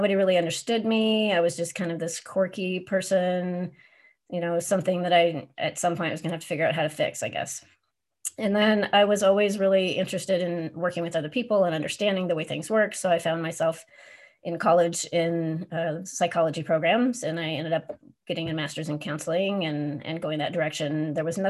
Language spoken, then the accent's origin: English; Portland, United States; And I grew up outside of Portland, and pretty much for my whole childhood, I got used to the idea that I was apparently just too sensitive